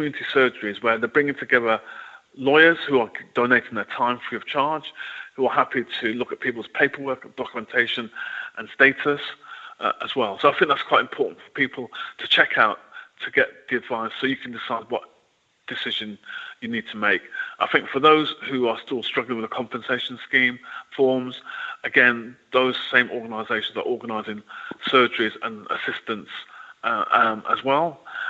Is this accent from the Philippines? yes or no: no; United Kingdom; But yet, when it comes to black people, we still have to prove that we're British.